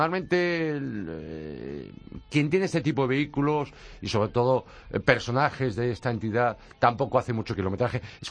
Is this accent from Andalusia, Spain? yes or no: no; Galicia, Spain; Como soy gallego